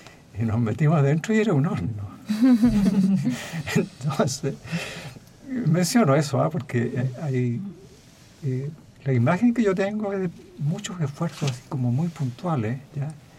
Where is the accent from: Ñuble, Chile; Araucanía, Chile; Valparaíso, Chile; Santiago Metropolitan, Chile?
Ñuble, Chile; Yo soy un provinciano de Ñuble, y viajaba a Santiago cuando niño con mi padre